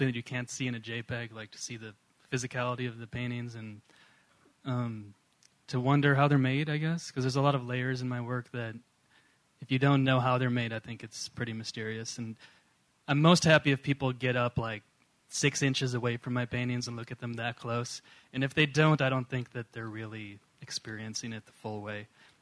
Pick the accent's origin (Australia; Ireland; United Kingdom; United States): United States; I felt like it was a responsibility for me as an American artist at that time to do that.